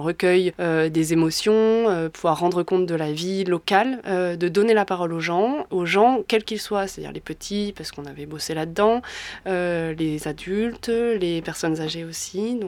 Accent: La Tour-du-Pin, Auvergne-Rhône-Alpes, France; now in Ardèche, France; moi, je suis d'Isère. En fait, du côté de Bourgoin-Jallieu, enfin la Tour du Pin, j'ai un peu bougé à droite à gauche et j'ai débarqué en Ardèche pour le travail

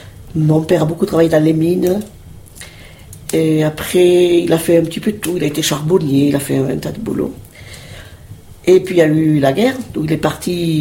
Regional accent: Barcelona, Catalonia, Spain; born there; French is a second language; je suis née à Barcelone, mais de culture et d'appartenance murciana. Pas question de me dire que je suis catalane

